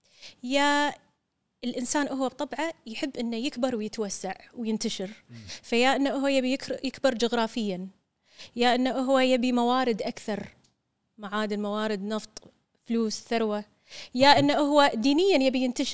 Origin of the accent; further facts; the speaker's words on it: Kuwait; أنا كويتي